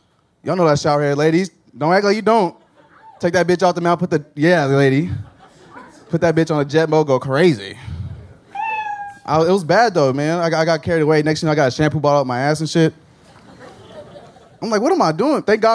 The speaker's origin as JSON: {"language": "English", "town": "Pflugerville", "region": "Texas", "country": "United States", "tie": "born or raised there", "said": "I was born here. I was raised in Pflugerville. Raised in Round Rock."}